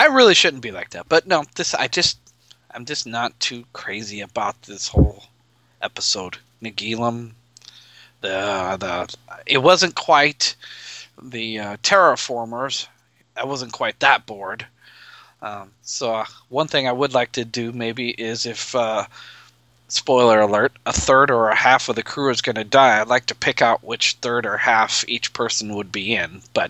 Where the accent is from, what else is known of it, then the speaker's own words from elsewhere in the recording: Nebraska, United States; from Nebraska.